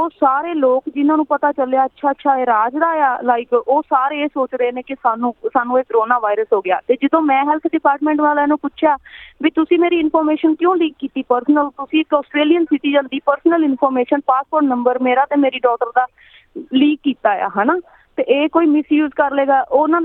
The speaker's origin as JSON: {"language": "Punjabi", "town": "Nawanshahr", "region": "Punjab", "country": "India", "said": "ਮੇਰਾ ਡਿਸਟ੍ਰਿਕਟ ਨਵਾਂ ਸ਼ਹਿਰ ਹੈ ਇੱਥੇ, ਮੈਂ ਨਵੇਂ ਸ਼ਹਿਰ ਤੋਂ ਬਿਲੋਂਗ ਕਰਦੀ ਹਾਂ"}